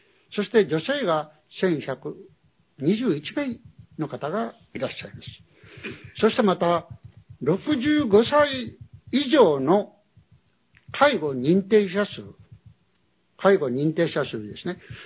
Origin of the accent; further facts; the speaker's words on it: Iki, Nagasaki, Japan; 私も壱岐に生まれ育ち、本当に忍びない気持ちでおるわけであります